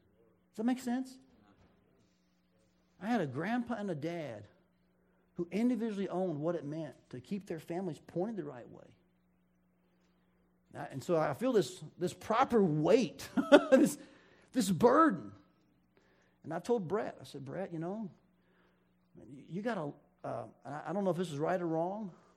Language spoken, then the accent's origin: English; Chattanooga, Tennessee, United States; And I grew up in Chattanooga, and I went to school at Tennessee Temple.